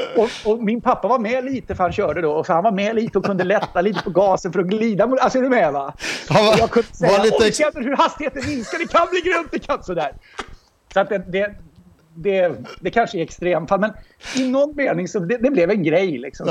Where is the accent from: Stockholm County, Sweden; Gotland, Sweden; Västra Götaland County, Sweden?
Stockholm County, Sweden; Solna; då bodde jag i Solna, jag är född och uppvuxen där. Bodde första 45 åren av mitt liv i Solna.